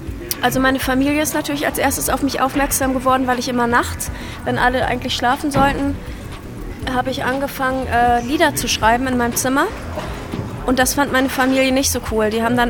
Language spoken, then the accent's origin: German; Lower Saxony, Germany; born there; bin eigentlich geboren in Norddeutschland in der Nähe von Bremen und wohne jetzt in der Nähe von, naja, Frankfurt kann man schon, also eigentlich noch näher an Mainz, zwischen Wiesbaden und Mainz.